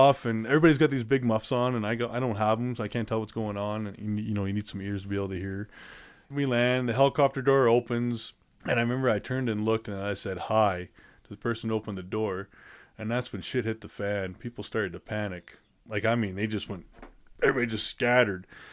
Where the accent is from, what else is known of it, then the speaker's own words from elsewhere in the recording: Calgary, Alberta, Canada; And then shipped me off to my hometown, Calgary, to the Foothills Hospital